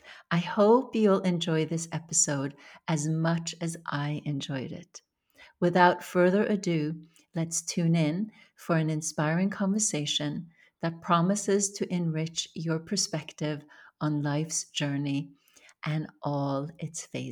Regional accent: Norway; English is a second language; now in New York, United States; As you know, I grew up in Norway and moved to New York.

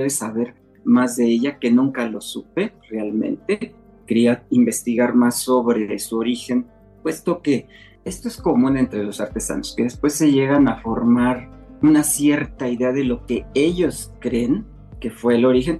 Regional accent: Salamanca, Guanajuato, Mexico; Yo soy de Salamanca, Guanajuato, reconocida por la tradición de los nacimientos de cera. Entonces, pues, me crié con mi abuela

